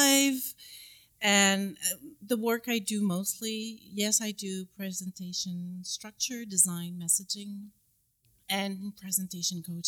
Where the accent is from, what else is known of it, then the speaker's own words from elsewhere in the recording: Quebec, Canada; I'm from Quebec, Canada, near Montreal.